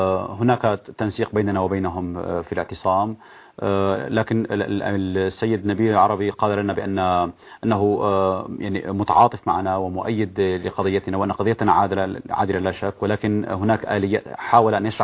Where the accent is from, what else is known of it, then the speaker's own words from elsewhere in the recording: Syria; نحن كسوريين